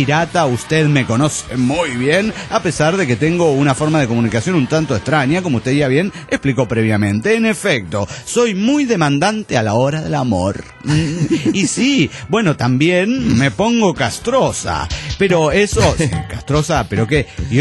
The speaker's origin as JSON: {"language": "Spanish", "region": "Mexico City", "country": "Mexico", "said": "del DF mexicano."}